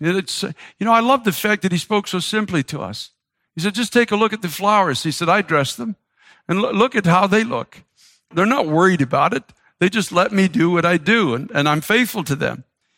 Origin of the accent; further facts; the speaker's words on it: Canada; I'm a Canadian, so I got a pair of skates that I've always wanted